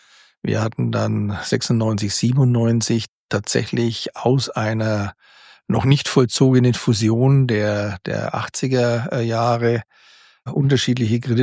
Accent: Bavaria, Germany; Also meine Heimat ist das südliche Mittelfranken.

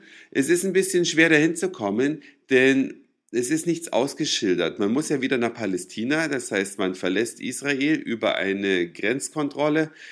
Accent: Germany; Ich bin ja immerhin in der DDR aufgewachsen

